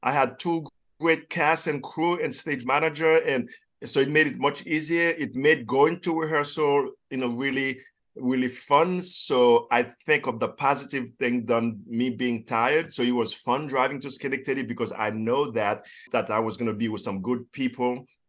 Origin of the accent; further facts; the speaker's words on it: Haiti; And I grew up in Haiti.